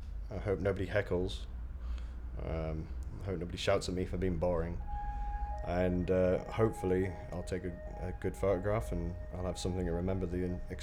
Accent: Middlesbrough, North East England, United Kingdom; I'm from the north. I'm originally from Middlesbrough

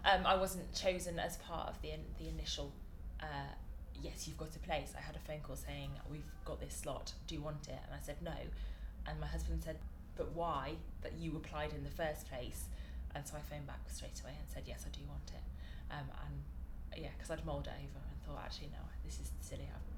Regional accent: London, United Kingdom; I check that every day, I'm a Londoner.

